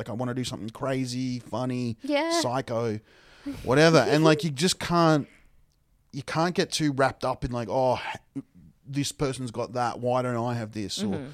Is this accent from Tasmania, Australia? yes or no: no; Ipswich, Queensland, Australia; growing up in Ipswich, I've always, but also I've grown up sort of on the eastern side of Ipswich, which is close. Like literally I'll drive for like 10 minutes from my house and then I'm in Brisbane.